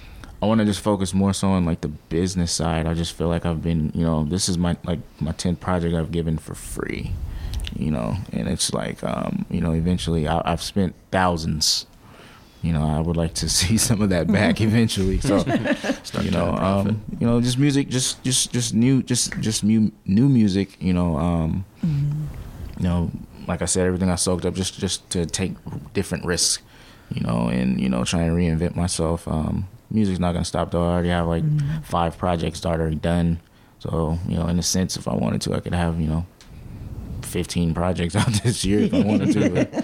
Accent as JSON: {"language": "English", "town": "Fairfield", "country": "United States", "said": "I'm from Fairfield, you know, I just spelled it F-A-I-R-A-O-H, Fairfield."}